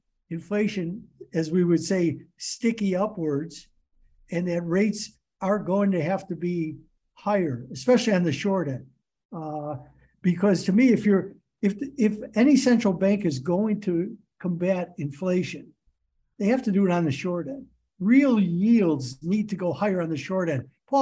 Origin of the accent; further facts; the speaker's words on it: Rust Belt, United States; Because where I grew up in the Rust Belt America, labor was so put upon, and it still is.